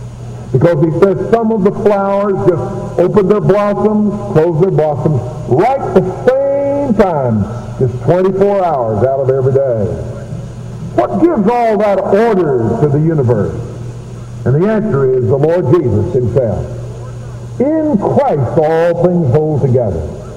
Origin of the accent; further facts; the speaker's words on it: Tennessee, United States; I'm a hillbilly from Tennessee.